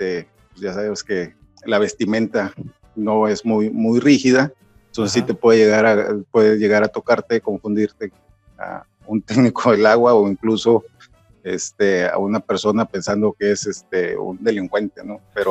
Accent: Veracruz, Mexico; now in Monterrey, Mexico; Yo actualmente vivo en el estado de Nuevo León, en la zona metropolitana de Monterrey, pero soy originario del estado de Veracruz, de una pequeña ciudad allá al sur del estado, pero ya me considero regiomontano de adopción, porque ya tengo aproximadamente 32 años de vivir

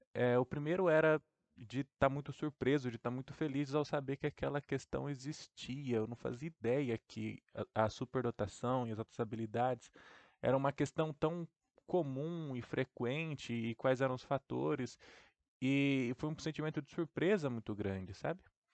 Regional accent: Bauru, São Paulo, Brazil; eu tenho 24 anos de idade, sou natural de Bauru, no interior de São Paulo, e foi aqui mesmo nessa cidade onde eu conquistei meus diplomas de bacharelado e licenciatura em Ciências Biológicas, né, pela Unesp de Bauru.

